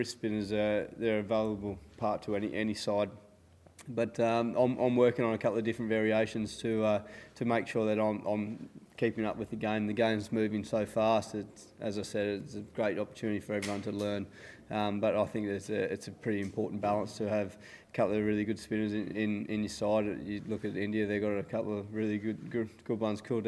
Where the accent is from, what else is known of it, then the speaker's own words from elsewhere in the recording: Australia; I'm just really concerned about what we're doing as an Australian cricket team.